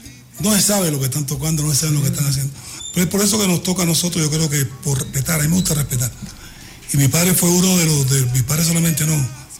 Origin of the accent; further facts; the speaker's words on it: Cuba; moved away; estoy en Cuba, no he salido de Cuba, aunque no viva en Cuba, yo digo que yo soy cubano. Y no estoy físicamente, pero mi alma, mi corazón y todo está allá. Y ahora que estoy acá en México